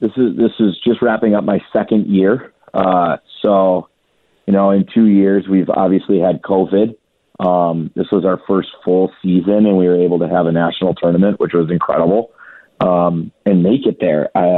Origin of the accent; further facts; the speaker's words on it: Minnesota, United States; Yeah, we are mostly Minnesotan, obviously